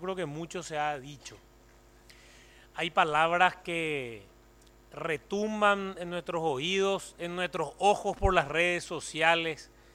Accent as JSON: {"language": "Spanish", "country": "Paraguay", "said": "Nos tiene que hacer dar cuenta como paraguayos que es momento de un cambio."}